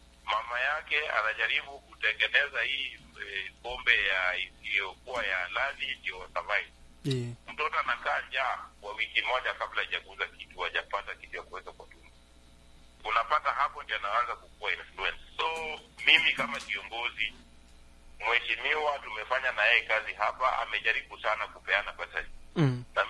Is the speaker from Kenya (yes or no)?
yes; Nairobi, Kenya; mimi ni kijana mwenye amelewa hapo Ngomongo, nimezaliwa na kulewa hapo Ngomongo Korogosho.